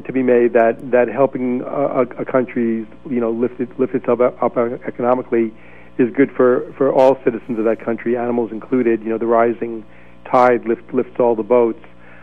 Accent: Oakland, California, United States; you could just say, I'm from San Francisco, or in my case, I'm from Oakland.

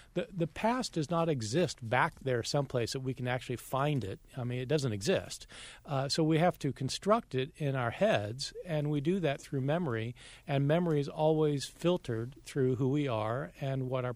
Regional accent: New Jersey, United States; moved away; So I came from New Jersey, where the Civil War had ended a long time ago. And when I moved to the South

